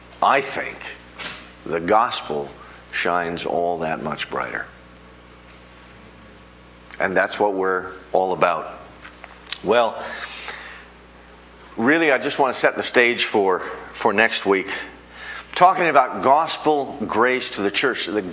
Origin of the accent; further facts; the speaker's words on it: United States; But as an American, I find this very troubling.